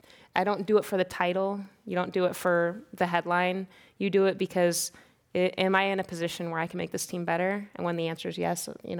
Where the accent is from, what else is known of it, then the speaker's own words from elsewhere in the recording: Kansas, United States; I'm from Kansas, and sometimes you just miss your family.